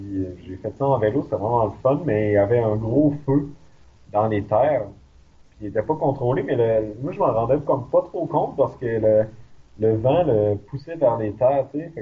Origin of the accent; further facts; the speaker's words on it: Quebec, Canada; il dit d'où tu viens, je dis, ben, le Québec, là, au Canada